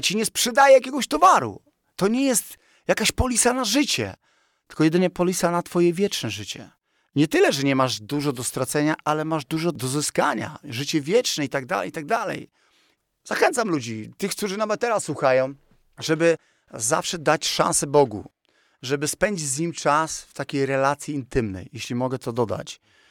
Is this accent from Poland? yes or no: yes; Szczecin, West Pomeranian Voivodeship, Poland; also born or lived in Warsaw; jestem ze Szczecina i tam mieszkałem częściowo w Szczecinie czy w Warszawie, znam bardzo dużo ludzi.